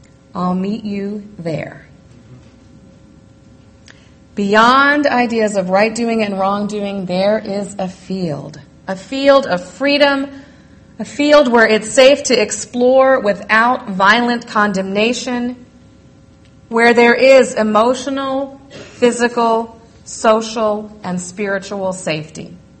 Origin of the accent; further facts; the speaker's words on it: Massachusetts, United States; now in Rogue Valley, United States; Does this make sense here in the Rogue Valley? I'm from Massachusetts, where everybody gets this example.